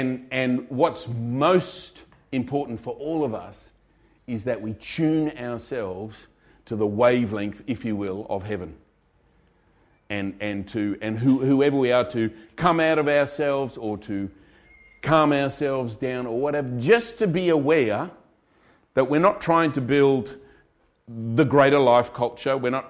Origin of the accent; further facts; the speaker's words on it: Australia; Now, I come from Australia. Some Australians are loud and some are quiet.